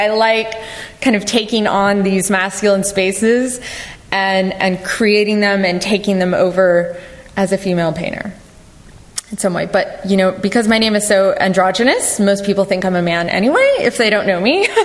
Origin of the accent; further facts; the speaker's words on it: Dallas, Texas, United States; I mean, growing up in Dallas, so I have a lot of that reference in my work.